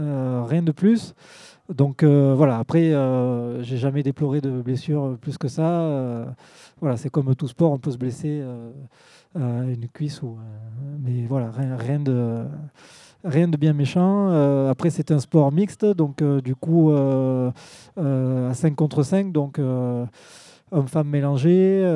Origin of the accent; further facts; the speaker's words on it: Saint-Hippolyte-du-Fort, Occitanie, France; Et donc, je suis de Saint-Hippolyte-du-Fort.